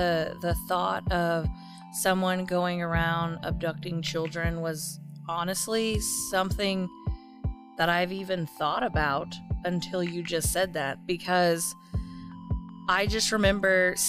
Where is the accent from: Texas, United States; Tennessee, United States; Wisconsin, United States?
Texas, United States; Amarillo; I grew up in Southeast Amarillo and this happened over on the north side of Amarillo.